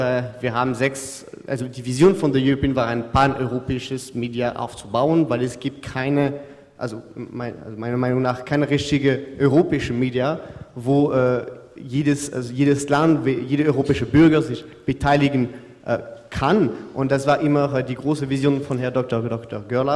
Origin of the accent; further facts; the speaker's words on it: France; German is a second language; Also erstmal möchte ich sagen, ich bin Franzose. Wenn Sie meinen Akzent nicht verstehen, bitte schreien